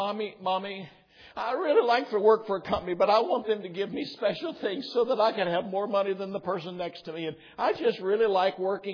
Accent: Kentucky, United States; And I'm from Casey County, this wonderful state.

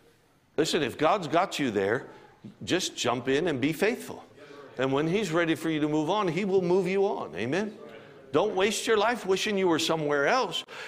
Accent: Alaska, United States; I'm from Alaska. You know that. Spent all my life in Alaska. Alaska is a unique place. It is. It's a beautiful place, wonderful place. It was a good place to grow up.

